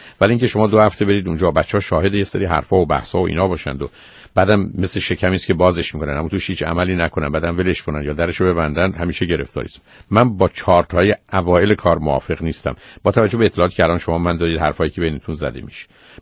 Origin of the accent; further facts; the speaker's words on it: Iran; ما ایرانیام